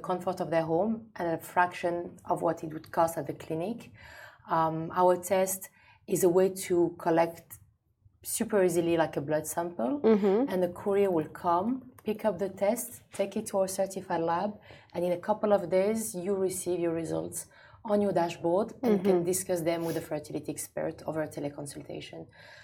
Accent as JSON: {"language": "English", "country": "France", "tie": "born or raised there", "said": "I'm originally from Algeria."}